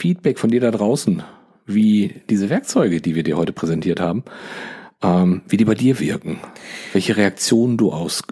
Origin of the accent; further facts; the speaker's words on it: North Rhine-Westphalia, Germany; Tiefsten Herzens sind wir bin ich Ostwestfale, definitiv.